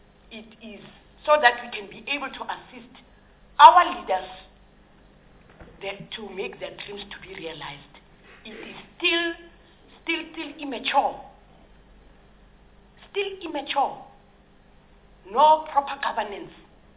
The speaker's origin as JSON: {"language": "English", "town": "Johannesburg", "region": "Gauteng", "country": "South Africa", "said": "I'm from Joburg. Just look what has happened there in Hillbrow."}